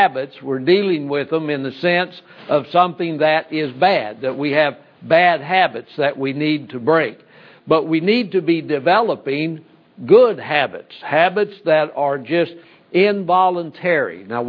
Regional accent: Oklahoma, United States; I am from Oklahoma originally.

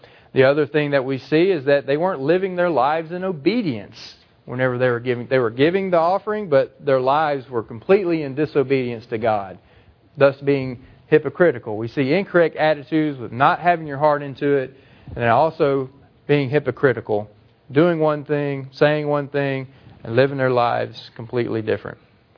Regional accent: Mississippi, United States; I'm from Mississippi. I pronounce the H sometimes.

